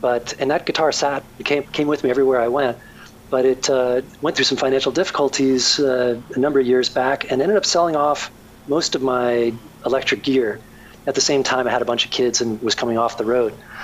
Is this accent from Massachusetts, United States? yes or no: no; New Jersey, United States; also born or lived in New York City; I was born in New York City, but when I was two, my brother and I, my parents moved out to very rural New Jersey.